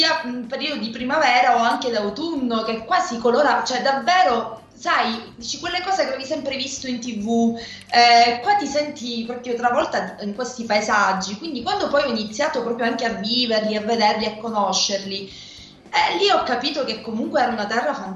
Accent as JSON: {"language": "Italian", "town": "Palermo", "region": "Sicily", "country": "Italy", "moved": "yes", "said": "la nostalgia e l'amore lo porto sempre dentro, perché la Palermo è Palermo"}